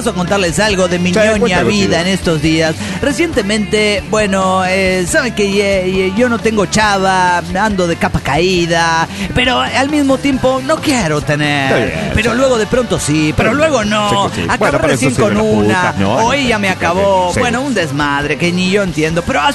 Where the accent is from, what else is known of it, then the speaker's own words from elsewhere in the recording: Caracas, Capital District, Venezuela; de Caracas, Venezuela.